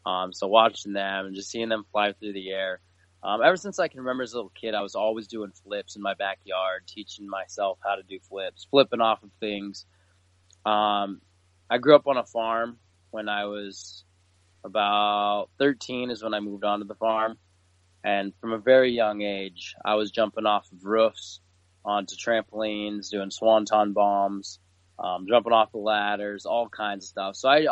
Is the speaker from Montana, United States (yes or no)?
yes; Kelso, Montana, United States; also born or lived in Boston; So I was born in Boston, but I was raised in Kelso, Montana my whole life.